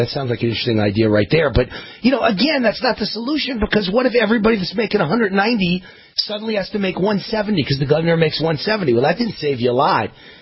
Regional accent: Nevada, United States; So you just proved that Texas is no different than my home state of Nevada.

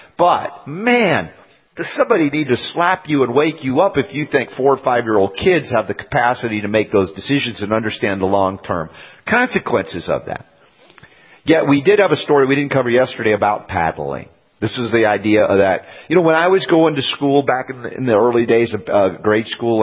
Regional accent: Georgia, United States; where I grew up in Georgia a lot of years, and this is a Georgia story.

